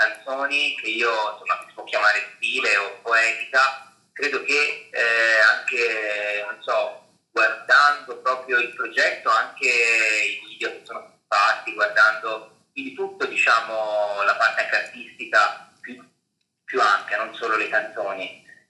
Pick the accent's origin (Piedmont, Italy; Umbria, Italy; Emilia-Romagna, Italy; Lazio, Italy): Emilia-Romagna, Italy; Bologna; vengo da Bologna e diffido un po' dalla parola cantautore